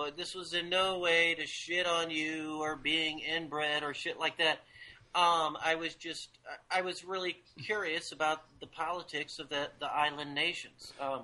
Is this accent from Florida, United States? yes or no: no; Missouri, United States; I'm from Missouri, man.